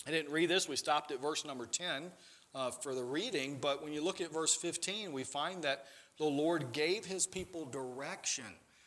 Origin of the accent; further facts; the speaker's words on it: Mississippi, United States; moved away; I just remember, you know, growing up in the South, growing up in Mississippi, and life was a lot laid back.